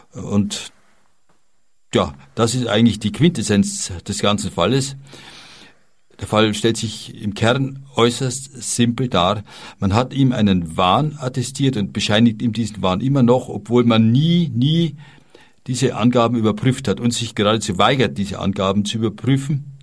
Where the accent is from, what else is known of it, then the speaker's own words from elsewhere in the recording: Bavaria, Germany; also auch bei uns in Bayern möglich sein kann.